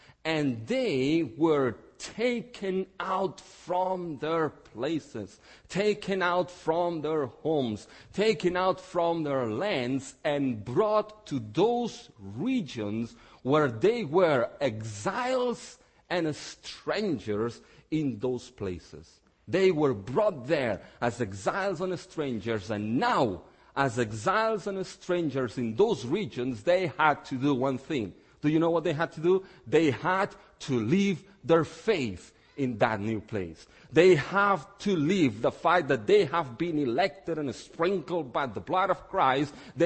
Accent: Catalonia, Spain; English is a second language; I'm from a region that it's called Catalonia in Spain.

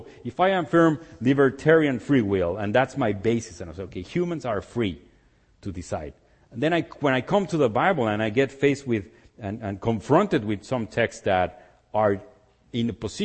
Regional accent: Mexico City, Mexico; I was born and raised in Mexico City, as some of you know, and I was born and raised in the Methodist Church.

